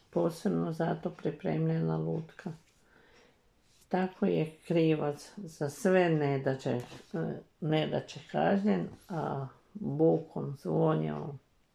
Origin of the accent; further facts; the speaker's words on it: Petrijanec, Varaždin County, Croatia; born there; Rođena sam u Petrijancu